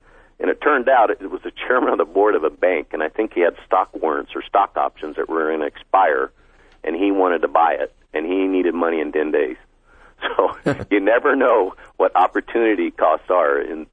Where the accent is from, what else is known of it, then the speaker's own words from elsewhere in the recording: Texas, United States; born there; So I was born in Texas, so